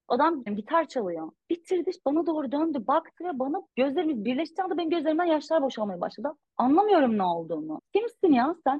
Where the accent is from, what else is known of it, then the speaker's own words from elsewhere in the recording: Sivas, Turkey; yani et yemeden nasıl yaşanır? Ben Sivaslıyım yani. Kesin et yenmesi gerekiyor